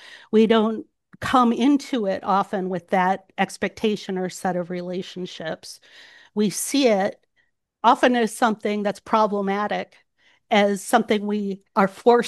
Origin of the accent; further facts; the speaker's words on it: United States; and I say we as an American, we have a different lens on it